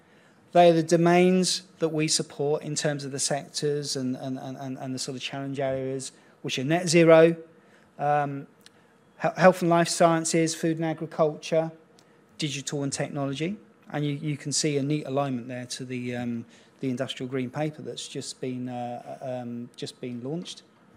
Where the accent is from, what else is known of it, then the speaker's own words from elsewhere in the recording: South East England, United Kingdom; born there; now in North Yorkshire, United Kingdom; Unfortunately, I was born just outside of Slough.